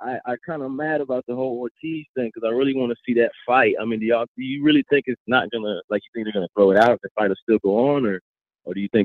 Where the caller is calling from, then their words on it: Orlando, Florida, United States; I'm calling from Florida, man, out of Orlando, Florida, man.